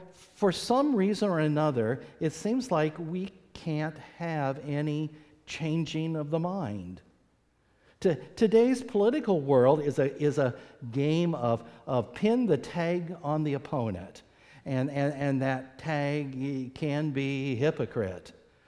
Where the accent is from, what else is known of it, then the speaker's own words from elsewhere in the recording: United States; I'm going to kind of speak as an American